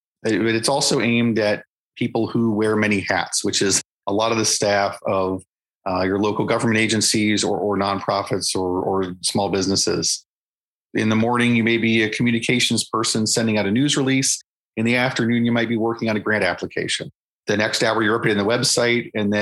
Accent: United States; I grew up in Western Sussex County, reading multiple newspapers every day.

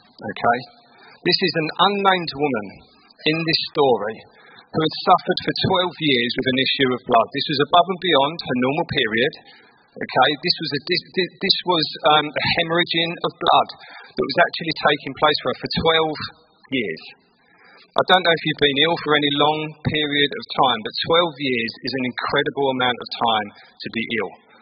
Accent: East of England, United Kingdom; accent: Essex; But in my Essex accent, I'm going to read it out.

